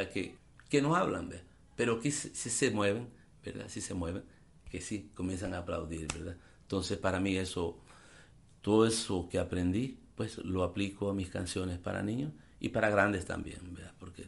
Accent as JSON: {"language": "Spanish", "country": "El Salvador", "said": "Y te lo digo porque en mi país, El Salvador, prácticamente nuestra lengua náhuatl, ya son poquitos todavía los nahuablantes que tenemos."}